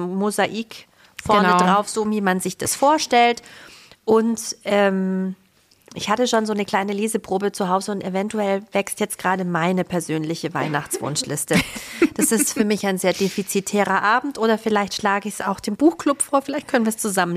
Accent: Baden-Württemberg, Germany; wir kommen ja hier aus dem Schwäbischen.

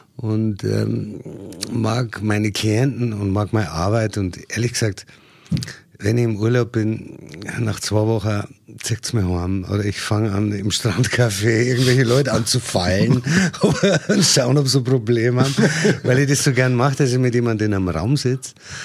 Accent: Regensburg, Bavaria, Germany; Also ich bin gebürtiger Regensburger, bin 66 Jahre alt, bin psychologischer Psychotherapeut, habe zwei wunderbare Söhne und lebe wahnsinnig gerne in Regensburg

